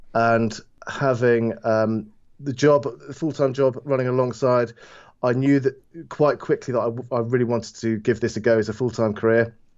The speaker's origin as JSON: {"language": "English", "town": "Bristol", "region": "South West England", "country": "United Kingdom", "tie": "born or raised there", "said": "probably more popular was the ones of my hometown, Bristol, in the UK."}